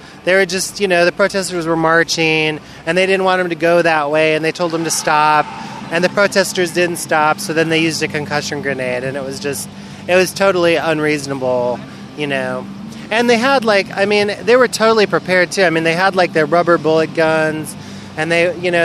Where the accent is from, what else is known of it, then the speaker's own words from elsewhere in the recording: Nashville, Tennessee, United States; from Nashville, Tennessee.